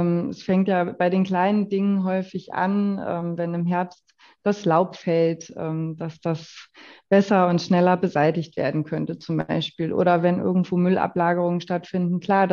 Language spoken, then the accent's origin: German; Hesse, Germany; aber schon in der nordhessischen Region, weil das tatsächlich dann doch auch meine Heimat ist